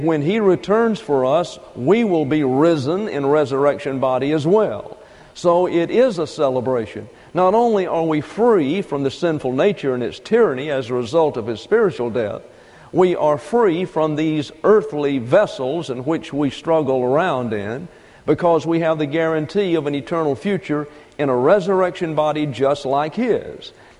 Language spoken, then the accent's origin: English; the South, United States; You know I'm from the South and I like to be hot.